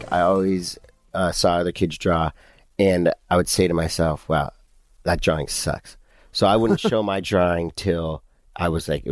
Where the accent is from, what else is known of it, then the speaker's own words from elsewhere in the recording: California, United States; also born or lived in England; I was born in England. And then from Southern California. Oh, everybody thinks I'm Mexican.